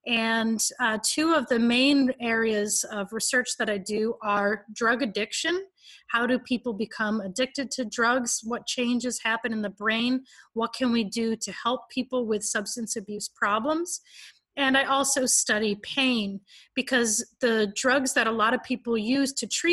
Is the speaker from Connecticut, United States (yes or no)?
yes; Stafford Springs, Connecticut, United States; I grew up in Stafford Springs, Connecticut, and I went to college 15 miles down the road from my parents.